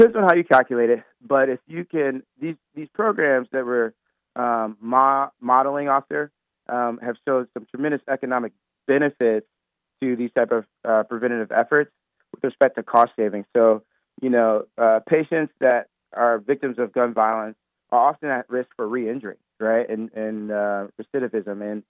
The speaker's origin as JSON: {"language": "English", "town": "St. Louis", "region": "Missouri", "country": "United States", "tie": "born or raised there", "lives_now": "Durham, United States", "said": "I'm born and raised in St. Louis, but I'm practicing in Durham after having trained on the West Coast."}